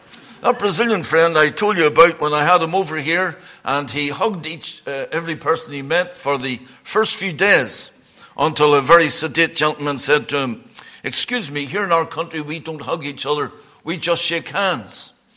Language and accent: English; Northern Ireland, United Kingdom; that's why I was born on the Donegal Road. The home I was born into was a good home, not a Christian home, but a good home.